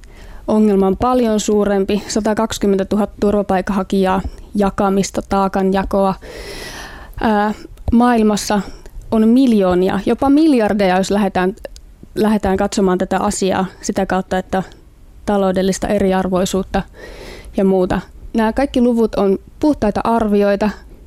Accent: Tampere, Pirkanmaa, Finland; Minäkin olen Tampere.

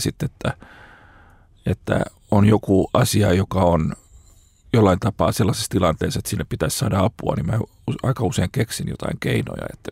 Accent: Helsinki, Uusimaa, Finland; now in Karjaa, Finland; No mä asun tuota Karjaalla ja mulla on siellä viiden hengen perhe, mutta on alun perin Helsingistä ja on asunut täällä Helsingissä koko nuoruuteni ja varhaisen aikuisuuteni, kunnes muutin sinne Karjaalle pieneen kaupunkiin.

